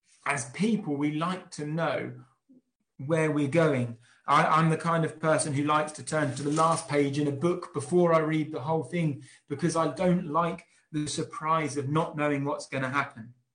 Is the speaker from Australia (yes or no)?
no; East of England, United Kingdom; Now, I'm from Suffolk and I've never really left. It's a struggle sometimes to leave the county, let alone the country.